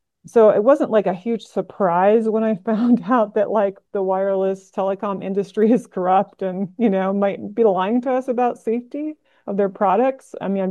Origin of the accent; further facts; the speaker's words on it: Baltimore, Maryland, United States; also born or lived in New York City / Washington, D.C.; now in West Coast, United States; And I'm from the East Coast originally. So now I'm on the West Coast. But yeah, Baltimore. Grown and then Washington, D.C., lived the longest there on the East Coast